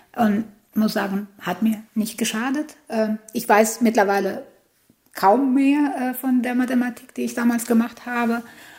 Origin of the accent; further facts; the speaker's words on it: Albania; Naja, ich bin gebürtige Albanerin, das heißt, ich habe in Albanien studiert.